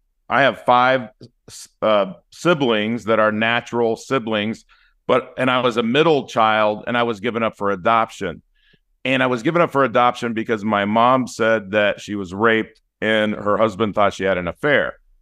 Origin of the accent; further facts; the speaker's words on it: Inglewood, California, United States; so where I grew up in Inglewood, I grew up in that area, LA County, and we bounced around a lot